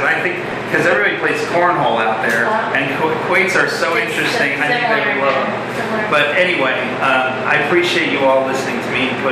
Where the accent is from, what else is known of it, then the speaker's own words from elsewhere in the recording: Portland, United States; we grew up in Portland, and I can't tell you how many amazing stories we have.